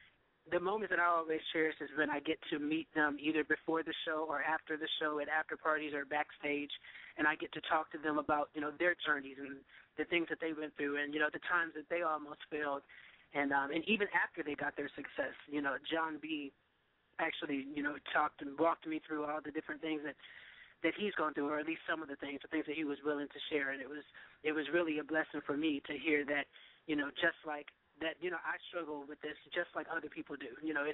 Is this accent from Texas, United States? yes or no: yes; Houston, Texas, United States; Oh, yeah, I'm from Houston, Texas. That's where I perform and do all of my music.